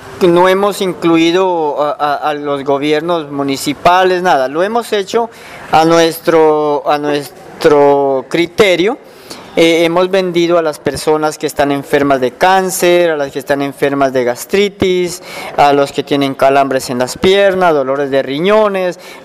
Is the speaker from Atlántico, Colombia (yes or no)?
no; Putumayo, Colombia; Sí, soy desplazado. Salimos del lado del Picudo. Teníamos nuestra tierrita para ese lado. Ya teníamos, pues ese era el futuro de nosotros para trabajar, pero lastimosamente la guerra no nos ha dejado progresar y estamos luchando para progresar aquí en el municipio de Puerto Caicedo